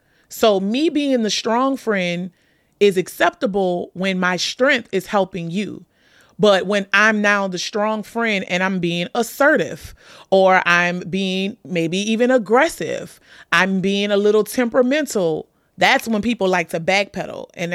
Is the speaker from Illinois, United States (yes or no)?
no; New Orleans, Louisiana, United States; I'm from New Orleans. So the high school friend group, you know, we would meet around the holidays